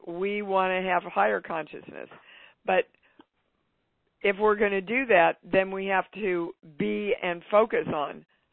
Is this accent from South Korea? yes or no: no; Kansas, United States; I grew up in Kansas.